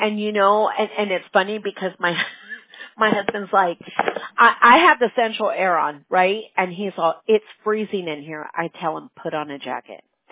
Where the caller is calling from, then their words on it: California, United States; I'm calling from California. We're on the West Coast.